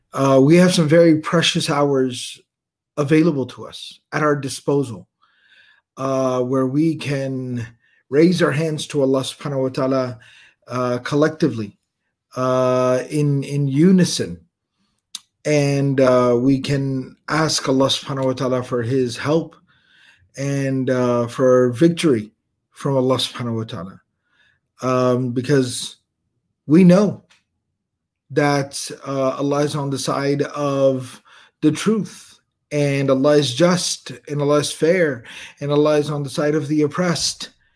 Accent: Texas, United States

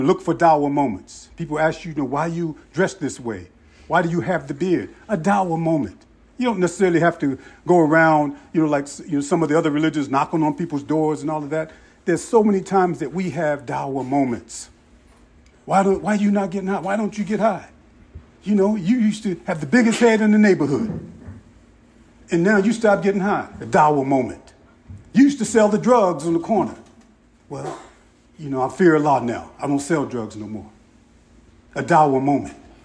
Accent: Chester, Pennsylvania, United States; also born or lived in West Philadelphia; You know, I grew up in Chester and spent my early youth in West Philadelphia

